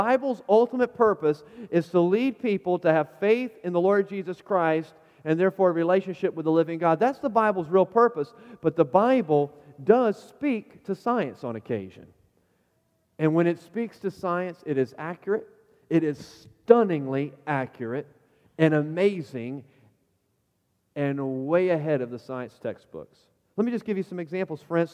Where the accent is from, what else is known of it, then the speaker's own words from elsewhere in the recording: Carolina, United States; accent: Carolina; You might have thought of saying pillows, but my Carolina accent isn't that bad.